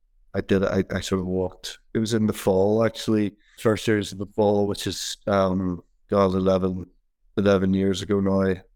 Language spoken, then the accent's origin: English; Holywood, Northern Ireland, United Kingdom; I'm from Hollywood, same place as Rory, and Hollywood Golf Club, two golf clubs in Hollywood.